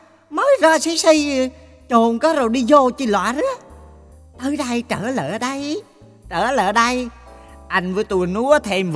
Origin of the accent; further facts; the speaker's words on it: Quang Nam, Vietnam; Dạ em là người sinh ra và lớn lên ở xứ Quảng.